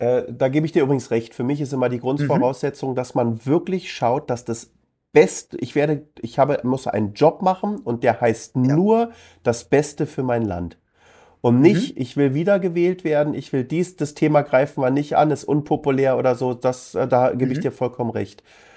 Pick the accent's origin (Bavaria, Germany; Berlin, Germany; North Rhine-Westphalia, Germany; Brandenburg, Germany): Berlin, Germany; meine ganze Familie kommt ja übrigens aus Hamburg, ja. Ich bin der einzige Berliner. Sogar mein Bruder ist in Hamburg geboren